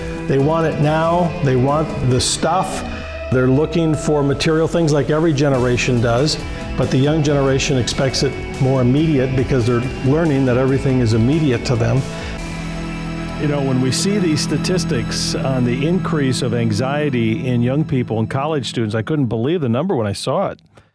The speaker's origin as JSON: {"language": "English", "region": "Michigan", "country": "United States", "tie": "born or raised there", "said": "when I was growing up in the Detroit suburb, we went to church in Royal Oak, or I'm Oak Park, Michigan"}